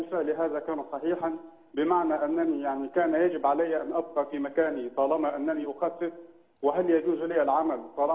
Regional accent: Egypt; أنا من مصر

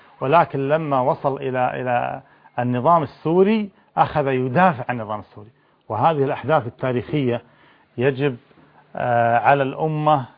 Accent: Kuwait; وهذا متعارف عليه طبعا عندنا في الكويت

